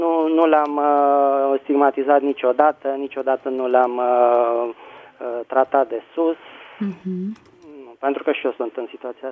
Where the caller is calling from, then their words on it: Bucharest, Romania; vă sunt din București.